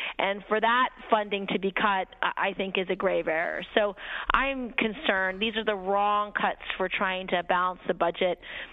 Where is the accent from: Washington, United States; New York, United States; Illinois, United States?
New York, United States; But, you know, as a New Yorker, I am very concerned that we are cutting both Sandy aid